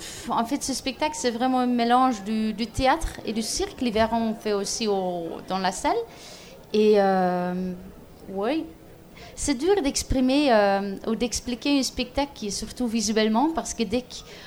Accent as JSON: {"language": "French", "country": "Belgium", "tie": "born there", "said": "c'est dans le village où je suis née, en Belgique."}